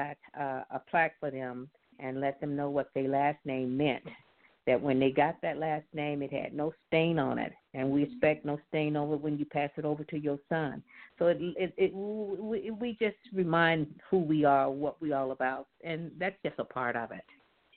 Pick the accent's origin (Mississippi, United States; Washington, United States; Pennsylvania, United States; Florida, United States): Mississippi, United States; I come from Mississippi, from the South. So living in the South, we have no identity problem.